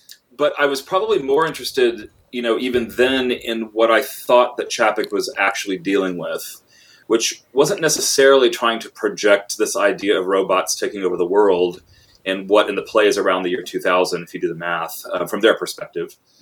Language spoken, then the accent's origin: English; Texas, United States; now in Portland, United States; Well, I've been in Portland, Oregon for quite some time, but I'm originally from Texas.